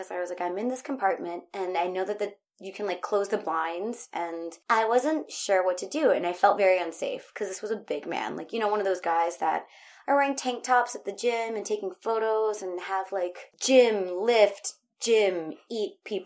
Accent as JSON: {"language": "English", "country": "United States", "lives_now": "Prague, Czechia", "said": "I'm an American living in Prague."}